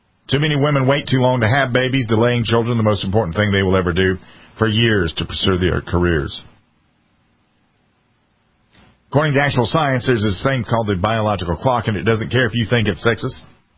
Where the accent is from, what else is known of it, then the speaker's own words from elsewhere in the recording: United States; you want to be an American like me, come on, brother, sister.